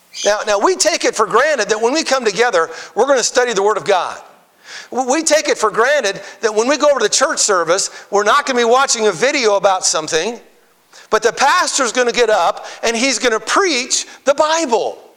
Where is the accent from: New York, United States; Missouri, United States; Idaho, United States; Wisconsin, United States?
Idaho, United States; Twin Falls; I was raised in Twin Falls.